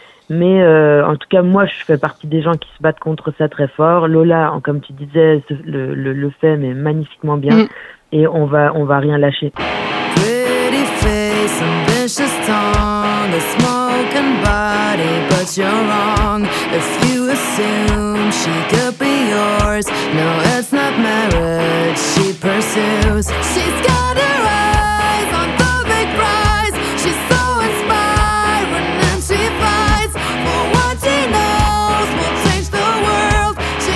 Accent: Germany; C'est elle que j'ai découvert en premier à la télé quand j'étais petite en Allemagne sur les chaînes de Zik.

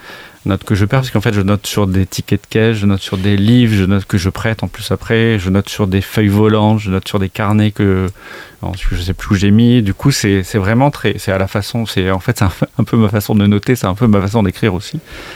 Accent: Nouvelle-Aquitaine, France; je viens des Landes, où j'étais élevé dans la forêt, comme un sauvage, presque, parce qu'on était... du côté d'Aurigne, en fait, dans une maison perdue dans la forêt.

